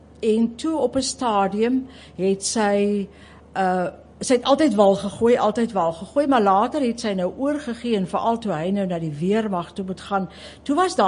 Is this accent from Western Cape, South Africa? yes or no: yes; Worcester, Western Cape, South Africa; Ek het op in die Skerpenheuvel distrik groot geword, in Woester. En ons het in die dorpskool gegaan, maar ons het ons vrye tyd op die plaas deurgebring.